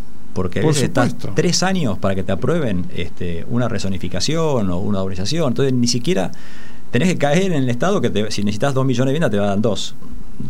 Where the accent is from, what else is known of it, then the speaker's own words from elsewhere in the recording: Argentina; somos argentinos